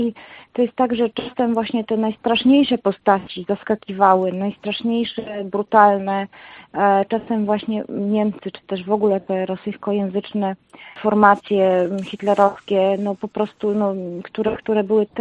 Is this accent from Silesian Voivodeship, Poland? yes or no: no; Warsaw, Masovian Voivodeship, Poland; born there; jeżeli ja jestem urodzoną warszawianką pierwszego pokolenia, urodziłam się w Warszawie, kocham to miasto, mimo że mam takie, no po kądzieli jestem kresowianką i podlasianką po mieczu, natomiast Warszawę kocham.